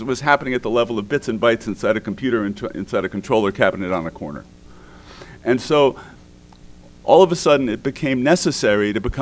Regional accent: New York City, New York, United States; You know, when I grew up in New York City, and at that time everything just changed

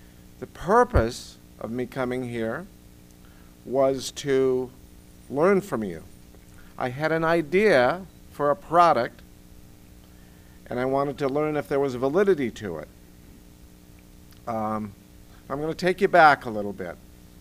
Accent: Minnesota, United States; I grew up in Minnesota. My father was a farmer. My first five grades in school, I went to a one-room school, outdoor toilets, all eight grades in one room.

